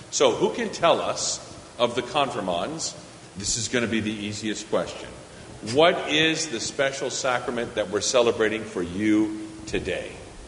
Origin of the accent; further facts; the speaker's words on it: Austin, Texas, United States; also born or lived in California; Most of my life, I was born in California, but I lived most of my life in Austin, Texas.